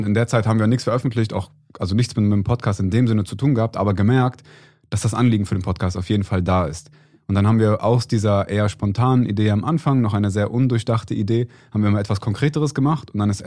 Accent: Cologne, North Rhine-Westphalia, Germany; wir kommen aus Köln und wir sind in der Evangelischen Freikirche Köln-Ostheim.

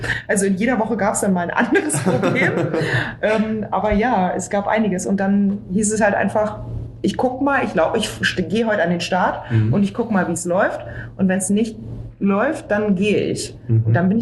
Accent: Berlin, Germany; ich bin ja Berlinerin

